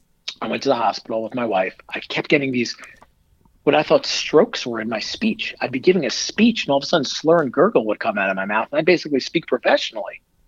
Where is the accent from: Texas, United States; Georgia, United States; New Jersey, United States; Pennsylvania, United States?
New Jersey, United States; I told you I grew up in Northern Jersey. Dad was an advisor. My mom was a teacher.